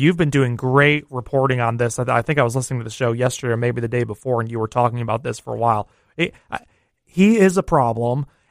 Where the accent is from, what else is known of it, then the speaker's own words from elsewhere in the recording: Rochester, New York, United States; And I grew up in New York State. I grew up in Rochester